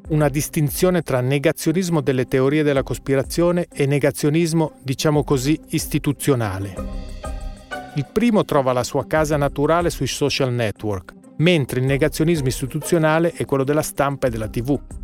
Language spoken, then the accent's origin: Italian; Novara, Piedmont, Italy; visto che io sono di Novara